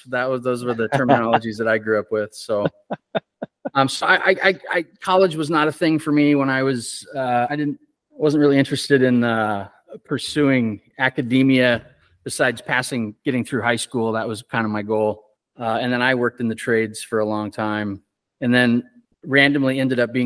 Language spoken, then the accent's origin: English; Portland, Oregon, United States; also born or lived in Idaho; I grew up a lot in Portland, Oregon. I spent a lot of summers in Northern Idaho with relatives working.